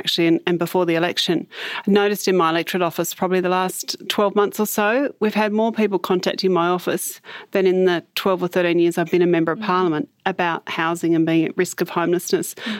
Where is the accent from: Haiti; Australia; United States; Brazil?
Australia; Bridgewater, Tasmania; Yeah, so I spent part of my early childhood in the suburb of Bridgewater in the northern suburbs of Hobart in social housing.